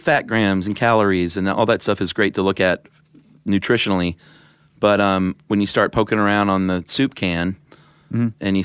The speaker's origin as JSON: {"language": "English", "region": "the South", "country": "United States", "said": "Salt and pepper are my favorite two spices. I'm from the South."}